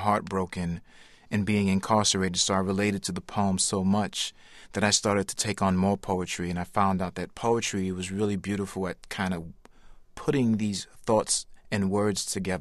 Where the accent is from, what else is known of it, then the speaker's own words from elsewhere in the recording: New York City, New York, United States; I'm Puerto Rican and Norwegian from descent, and I grew up born and raised in New York City, and I stood out amongst my friends and my community.